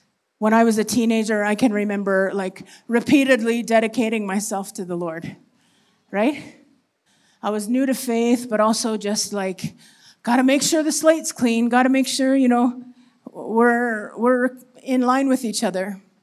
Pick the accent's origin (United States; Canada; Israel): Canada; now in Malawi; We're originally from Canada, and we've been in Malawi for just over 10 years now.